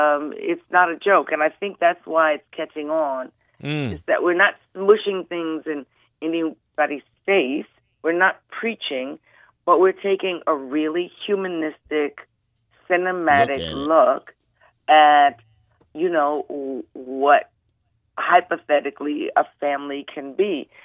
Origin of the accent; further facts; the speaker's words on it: New Orleans, Louisiana, United States; she's really coming along down in my home state. We in New Orleans working on her music.